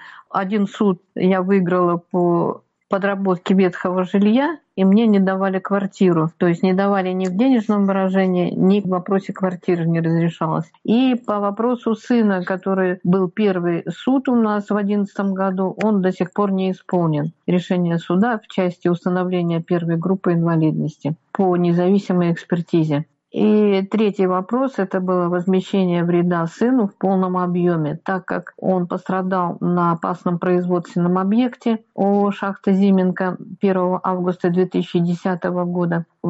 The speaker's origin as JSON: {"language": "Russian", "country": "Russia"}